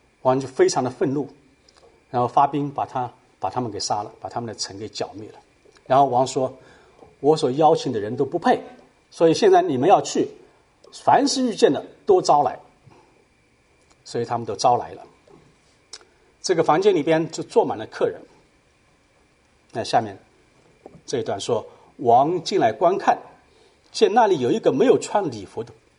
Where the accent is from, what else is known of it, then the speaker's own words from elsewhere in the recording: China; 这个观念对我们中国人来说是很难的，因为我们做父母的，我们的观念是说，我今天我努力，我吃苦，将来我的儿子可以享福